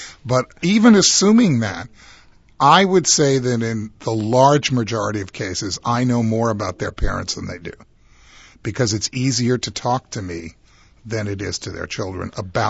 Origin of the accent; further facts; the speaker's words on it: Israel; I grew up with him in Israel.